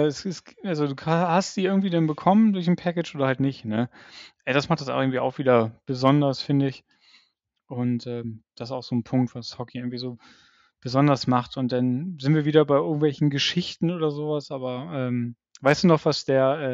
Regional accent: Northern Germany, Germany; Also wir kommen ja auch bekanntlich aus Norddeutschland

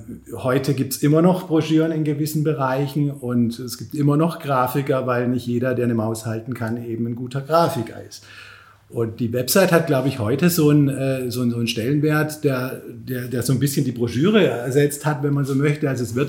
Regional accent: Baden-Württemberg, Germany; Ich freue mich natürlich auch, hier mal wieder in Pforzheim zu sein. Ich komme ja hier aus der Region

